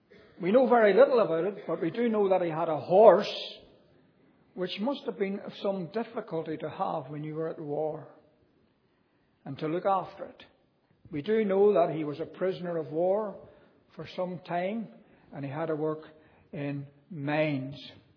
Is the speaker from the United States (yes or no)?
no; Belfast, Northern Ireland, United Kingdom; born there; In the providence of God, I was born in Belfast City on the 5th of September, 1940.